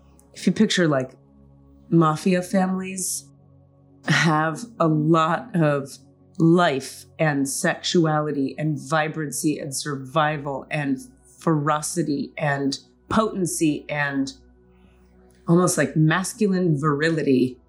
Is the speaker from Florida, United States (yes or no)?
yes; Miami, Florida, United States; there were families in Miami when I grew up in Miami that I would go hang out with.